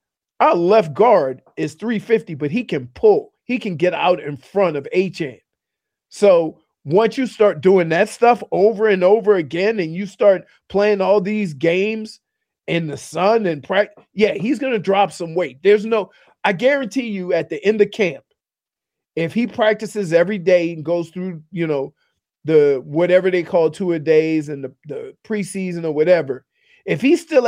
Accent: Philadelphia, Pennsylvania, United States; as soon as you say, where are you from? I'm from Philly. The attitude comes

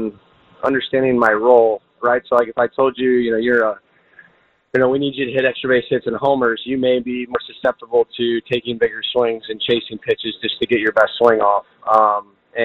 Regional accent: Sunnyland, Illinois, United States; Yep, I grew up in Sunnyland, which is a little town like inside of Washington. But yeah, it's like I'm like 20, 25 minutes from Peoria. It's just a little town, a lot of cornfields, really, really tight-knit community.

